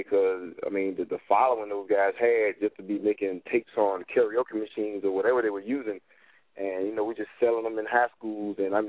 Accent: Memphis, Tennessee, United States; Well, I grew up in Memphis, so at the time when I was coming up, it was a lot of underground artists

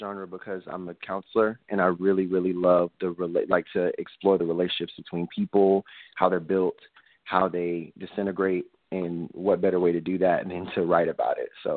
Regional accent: San Antonio, Texas, United States; one of the places that I used to live in, Killeen, is very close to San Antonio, my hometown.

